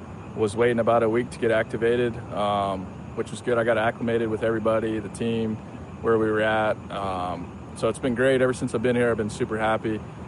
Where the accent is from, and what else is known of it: Florida, United States